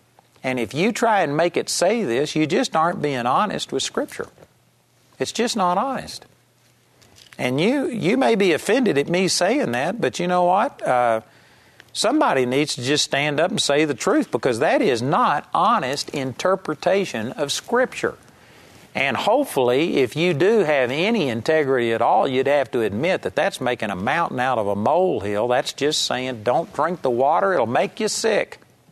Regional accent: United States; I remember as an American tourist that they had us drink, you know, purified water back then

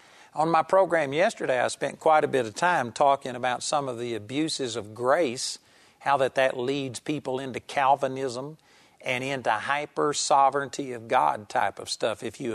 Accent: Marlington, Texas, United States; For instance, I grew up in Marlington, Texas, and there was, you know, back in the beginning of the charismatic move

